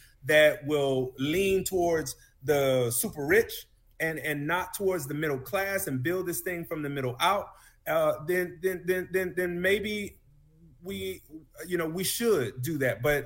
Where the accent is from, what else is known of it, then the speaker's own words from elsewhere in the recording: Florida, United States; We've seen it in my home state of Florida